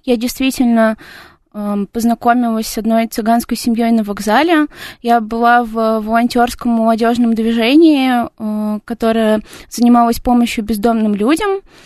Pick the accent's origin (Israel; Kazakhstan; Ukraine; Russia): Russia; Moscow; я родилась и выросла в Москве. Я закончила школу, училась в университете, работала в Москве, да, всем... В общем, да, вся моя жизнь прошла в Москве.